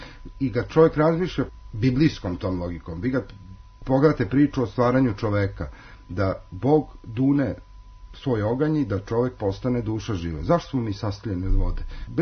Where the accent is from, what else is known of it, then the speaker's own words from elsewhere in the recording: Belgrade, Serbia; ja sam isto iz Beograda